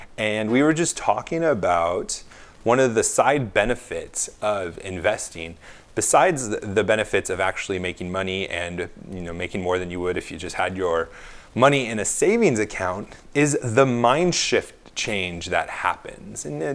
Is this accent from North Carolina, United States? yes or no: no; California, United States; I came from California, and in fact, we took down that San Clemente power plant